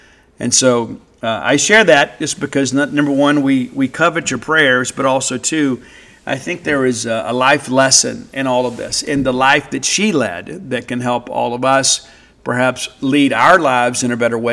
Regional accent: Mississippi, United States; I am from South Mississippi, so we get ranch on it no matter how the chicken is prepared.

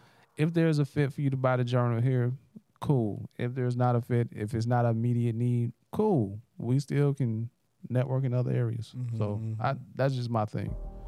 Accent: the South, United States; It just, I'm from the South, bro.

